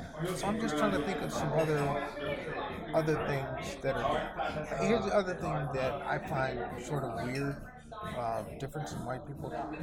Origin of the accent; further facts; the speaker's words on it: Midwest, United States; And I grew up in the Midwest.